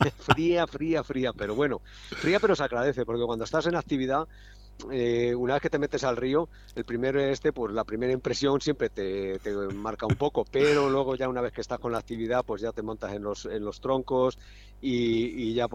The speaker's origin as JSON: {"language": "Spanish", "town": "Cañizares", "region": "Castilla-La Mancha", "country": "Spain", "said": "nosotros es que como somos de Cañizares, en Cañizares nos llaman el pueblo de los cuchareros."}